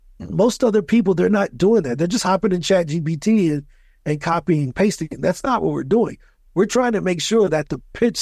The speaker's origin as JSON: {"language": "English", "town": "East St. Louis", "region": "Illinois", "country": "United States", "tie": "born or raised there", "moved": "yes", "lives_now": "Medellin, Colombia", "said": "But then I moved to Columbia, and then I realized that, you know what? I had a pretty good growing up in East St. Louis."}